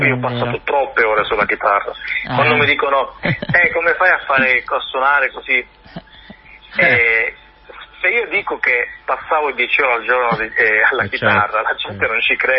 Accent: Calabria, Italy; moved away as an adult; Io sono calabrese

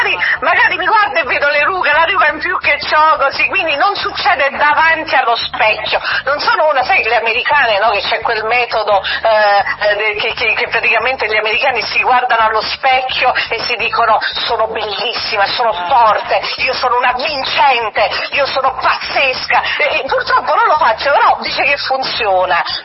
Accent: Molise, Italy; moved away; quando io sono partita dal Molise

